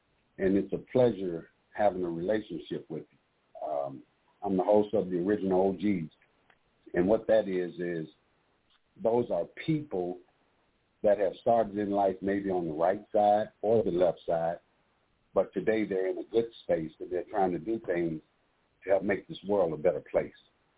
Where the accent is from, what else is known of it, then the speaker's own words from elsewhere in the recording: Chicago, Illinois, United States; We were out in Los Angeles. I'm from Chicago.